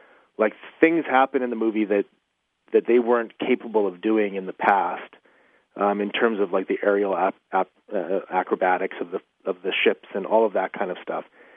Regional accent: Edmonton, Alberta, Canada; Like I grew up in Edmonton, so there's this place called the West Edmonton Mall.

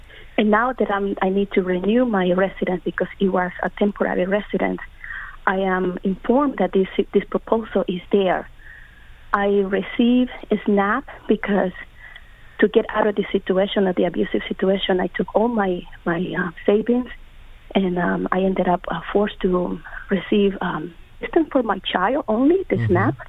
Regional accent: Honduras; now in United States; My story is I'm from Honduras. I held the TPS for 20 years.

